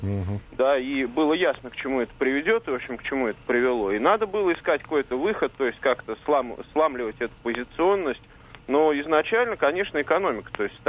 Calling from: Moscow, Russia; да, я из Москвы.

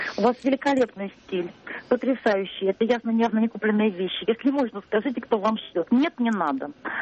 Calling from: Tula, Tula Oblast, Russia; Я звоню из Тулы.

